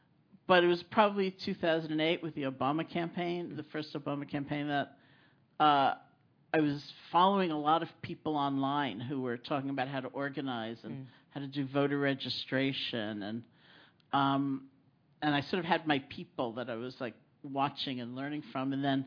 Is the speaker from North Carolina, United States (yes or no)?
no; New York City, New York, United States; I grew up in New York City. I went to public schools.